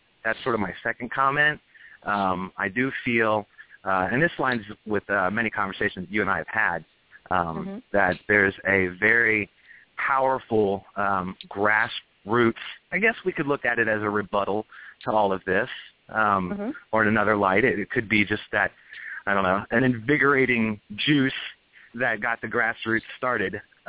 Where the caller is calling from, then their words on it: Dayton, Ohio, United States; I'm calling from Dayton, Ohio.